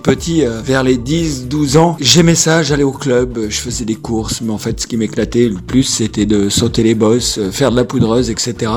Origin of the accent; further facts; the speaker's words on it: Serre-Chevalier, Provence-Alpes-Côte d'Azur, France; je suis né à Serre-Chevalier dans les Hautes-Alpes, une station de ski, donc mon père est moniteur de ski